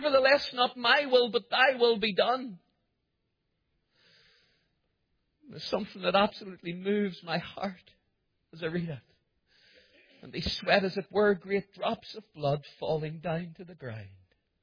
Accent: Cookstown, Northern Ireland, United Kingdom; because I grew up in Cookstown Gospel Hall, I use the King James Version.

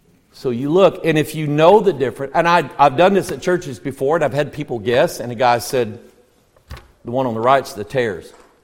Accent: Arkansas, United States; moved away; They think I have an accent. I lost my accent when I left Arkansas.

